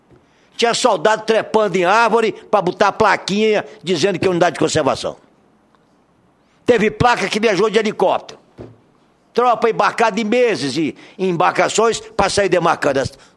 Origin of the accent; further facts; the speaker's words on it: Roraima, Brazil; Porque quando eu era menino, lá em Roraima, que eu sou roraimense, o pão que eu comia, o trigo não era brasileiro.